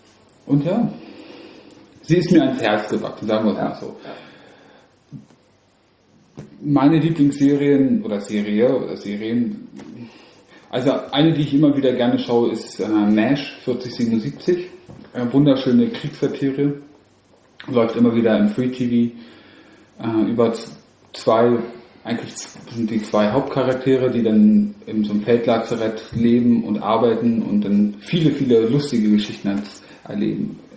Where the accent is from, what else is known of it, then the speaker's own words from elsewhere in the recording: Potsdam, Brandenburg, Germany; also born or lived in Mecklenburg-Vorpommern; Also ich selber, ich bin zwar in Mecklenburg-Vorpommern geboren, aufgewachsen aber in Potsdam, also unweit von dem Studios